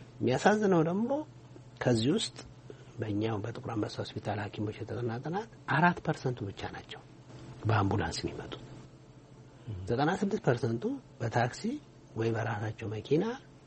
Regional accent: Addis Ababa, Ethiopia; አዲስ አበባ ነው የተወለድኩት።

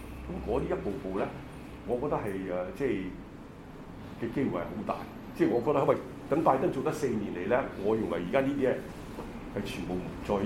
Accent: China; 那整個美國就來當曬我們中國人是賊。

